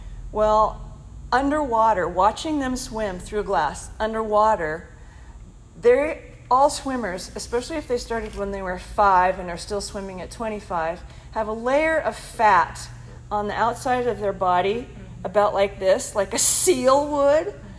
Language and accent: English; Portland, Oregon, United States; I'm not from here. I'm from Portland.